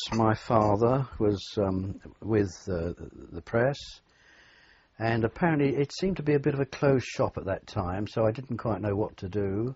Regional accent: Kennington, London, United Kingdom; I was born in Kennington, Westminster, actually, and lived in Kennington until such time as I was called up into the army.

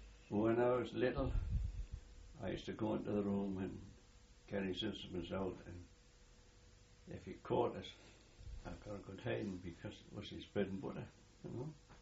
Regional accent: Birtley, North East England, United Kingdom; born there; I was born in Birtley. 17 Cuthbert Street, in Birtley.

